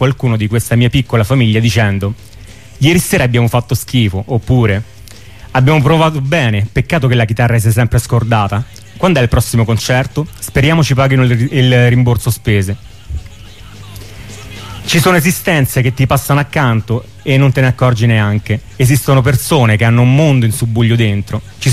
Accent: Sicily, Italy; io siciliano e lui di Reggio Calabria.

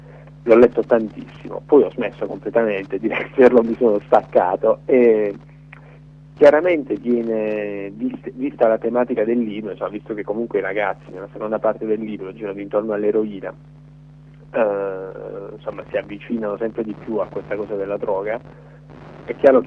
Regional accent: Bari, Apulia, Italy; sono stato testimone perché sono di Bari, sono stato in quegli anni, ero a Bari

